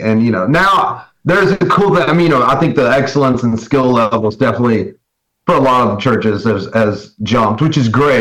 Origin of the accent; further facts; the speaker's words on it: North Carolina, United States; I left there, took a year off, worked at a mobile home factory and in my hometown in North Carolina.